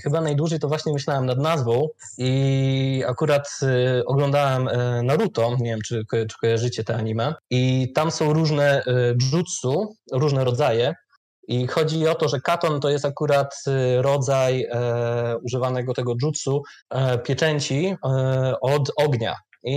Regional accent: Białystok, Podlaskie Voivodeship, Poland; No, jestem prostym człowiekiem z Białegostoku.

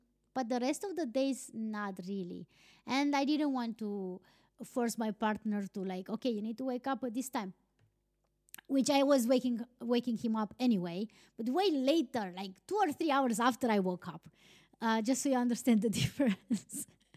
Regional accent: Romania; English is a second language; now in Iceland; first and foremost, I'm from Romania, but I live in Iceland

